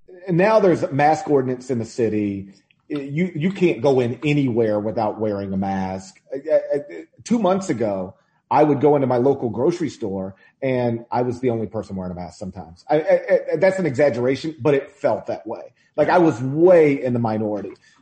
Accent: Tennessee, United States; It's why hospitals in my home state are starting to overwhelm.

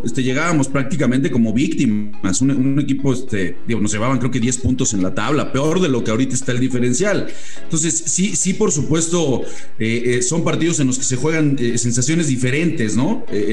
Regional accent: Mexico; Yo soy de aquí de México, aquí está mi familia.

